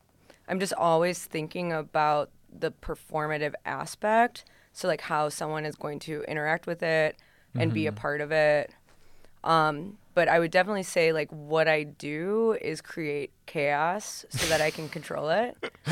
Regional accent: Toledo, Ohio, United States; which I'm from Toledo and I'm living here right now

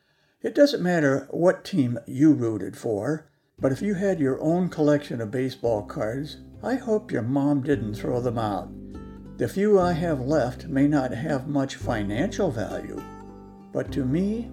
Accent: United States; Like millions of other kids growing up in America in the 1950s, I became a collector of baseball cards at an early age.

